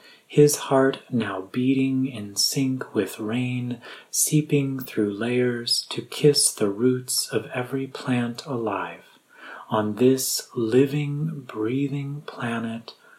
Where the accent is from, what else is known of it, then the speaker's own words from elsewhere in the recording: Midwest, United States; I grew up in the Midwest and have lived all across the country, so thinking that I might live in rural Vermont someday never really crossed my mind